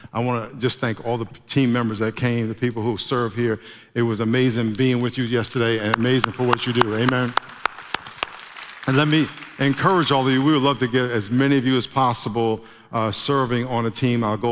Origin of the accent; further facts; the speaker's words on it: New York, United States; I grew up in New York. I didn't even know where Connecticut was, but I grew up in New York, and it was right next to us.